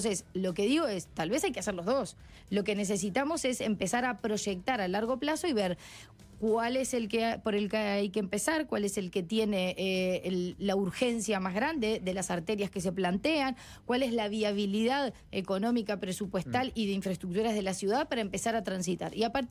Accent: Montevideo, Uruguay; nosotros, como montevideanos, debemos embanderarnos en pedirle al gobierno nacional

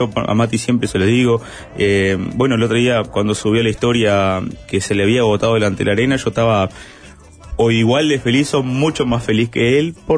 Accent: Rivera, Uruguay; now in Florida, Uruguay; Nací en Rivera, estuve gran parte de mi vida por allá y luego en la pandilla me vine un poco más para Montevideo para laburar un poquito en los bares.

